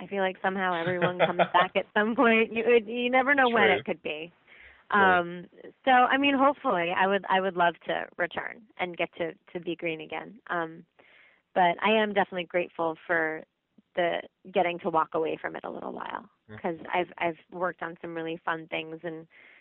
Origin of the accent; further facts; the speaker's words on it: New Jersey, United States; I grew up near the Jersey Shore